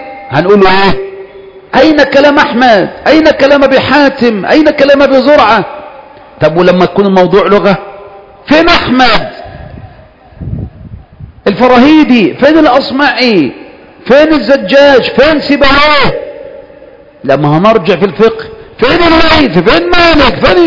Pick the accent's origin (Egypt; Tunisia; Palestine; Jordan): Egypt; انا مصر محدش يتهمني